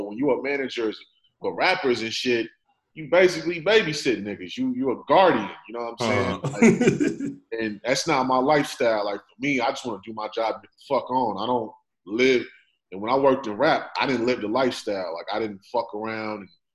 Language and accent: English; California, United States; also born or lived in East Coast; I'm originally from the Bay. You feel me?